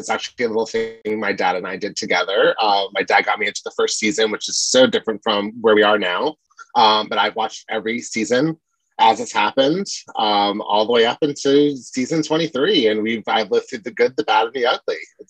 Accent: Maryland, United States; now in Washington, United States; I'm from D.C. right now, and I'm born and raised in Maryland, but I am in Portland.

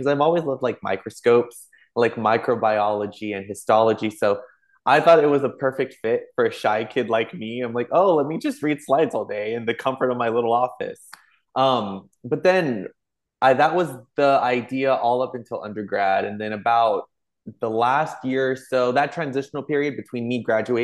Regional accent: McAllen, Texas, United States; also born or lived in Mission, Texas; born and raised in the Rio Grande Valley, deep South Texas, born in McAllen. Spent some of my early years in McAllen and then went to Mission

